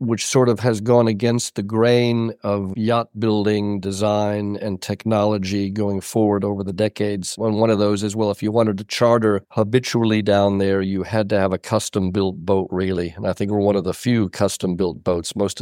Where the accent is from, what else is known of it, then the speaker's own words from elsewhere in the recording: Chicago, Illinois, United States; I'm American. I grew up in Chicago on the lakefront because my family had a string of sailboats.